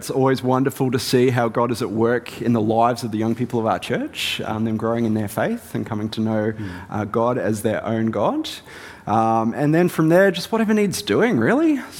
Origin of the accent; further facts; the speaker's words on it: Kyabram, Victoria, Australia; also born or lived in New Zealand; So I was born in country Victoria, a little town called Kyabram, about 6,000 people and 20,000 cows.